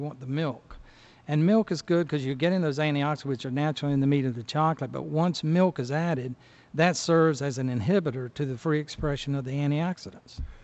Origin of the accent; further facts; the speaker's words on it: North Carolina, United States; North Carolina.